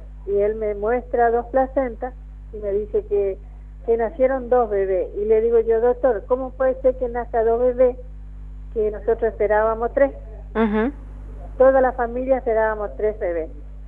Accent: Goya, Corrientes, Argentina; Pero ella es de Goya, ella es de allá de mi pueblo

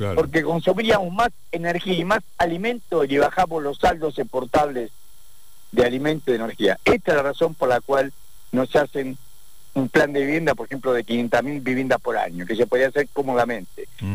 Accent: Tucumán, Argentina; born there; now in Buenos Aires, Argentina; Yo soy tucumano de nacimiento, me vine a estudiar a Buenos Aires, era un estudiante de bolsillo roto

